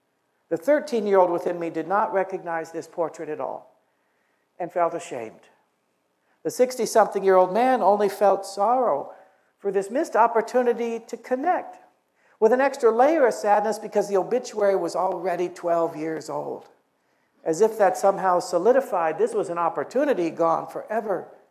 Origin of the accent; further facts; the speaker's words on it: Long Beach, California, United States; the Bay was a place that for each of us held these indelible, joyful memories of times growing up in Long Beach.